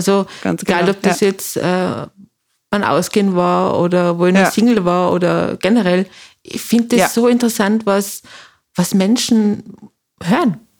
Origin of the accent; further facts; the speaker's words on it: Tyrol, Austria; now in Vienna, Austria; Wie die Rebecca bin ich auch aus Tirol, wie man unschwer wahrscheinlich auch hört.